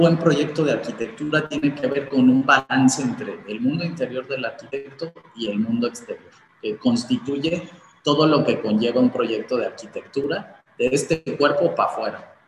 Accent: Mexico; somos poco mexicanos en ese sentido

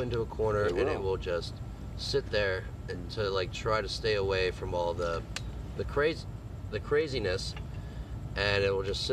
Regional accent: Georgia, United States; I grew up in Georgia.

